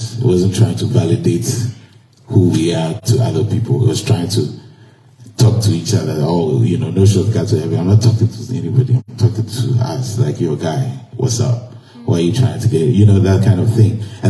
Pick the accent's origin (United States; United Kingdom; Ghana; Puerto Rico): Ghana; because I grew up in Ghana where being black, I didn't have to question it.